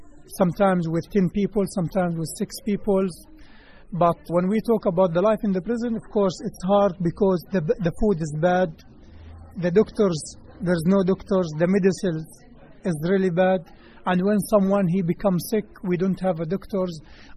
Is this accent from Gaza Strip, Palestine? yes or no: no; Beit Umar, West Bank, Palestine; I'm from Beit Umar, part of West Bank, Palestine.